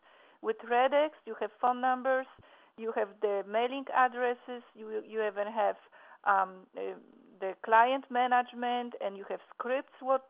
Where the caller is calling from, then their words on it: Orlando, Florida, United States